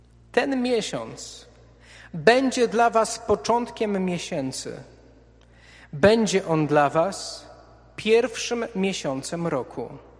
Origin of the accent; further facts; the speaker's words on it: Silesian Voivodeship, Poland; I mimo uzasadnień, które od dziecka znam, bo wychowałem się na Śląsku Cieszyńskim